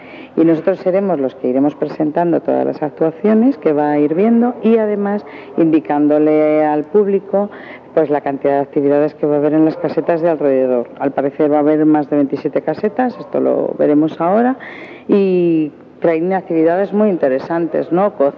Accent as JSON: {"language": "Spanish", "country": "Spain", "said": "somos españoles de hoy"}